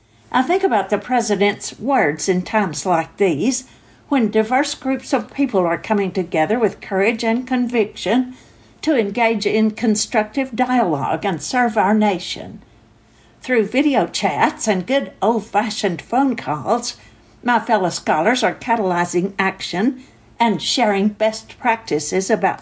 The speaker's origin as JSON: {"language": "English", "region": "Illinois", "country": "United States", "tie": "born or raised there", "said": "Back in my home state of Illinois"}